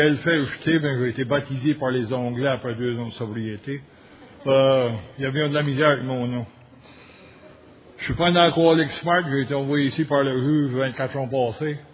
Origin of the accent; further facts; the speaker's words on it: New Brunswick, Canada; Douzaine d'Acadiens ici. Je viens du Nouveau-Brunswick